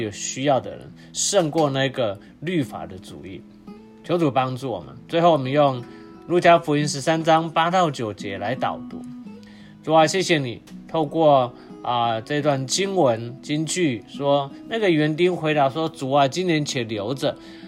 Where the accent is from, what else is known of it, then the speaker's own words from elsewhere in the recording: Taiwan; 跟我们台湾人想的菜不太一样